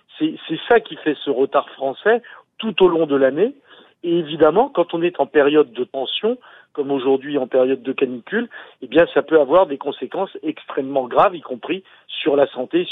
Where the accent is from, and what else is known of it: France